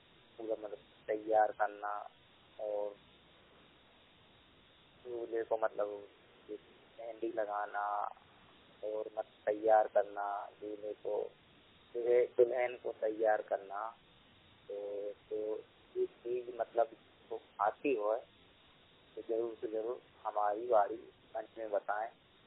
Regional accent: Bhopal, Madhya Pradesh, India; मैं भोपाल जिले का रहने वाला हूँ।

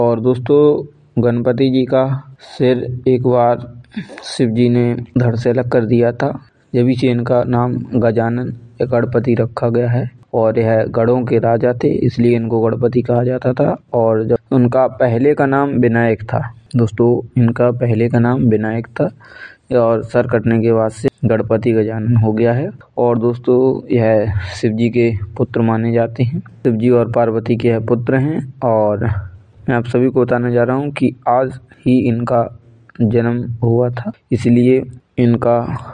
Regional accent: Rampura, Uttar Pradesh, India; आज हमारे गांव में, ग्राम रामपुरा, जिला झांसी में

